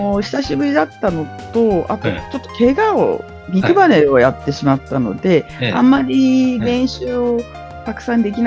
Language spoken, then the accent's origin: Japanese; Tokyo, Japan; 東京はやはり、やっぱ自分が生まれ育った街っていうところがあるし